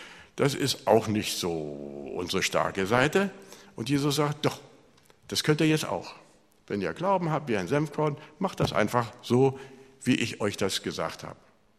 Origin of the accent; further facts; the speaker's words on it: Berlin, Germany; Ich bin in Berlin groß geworden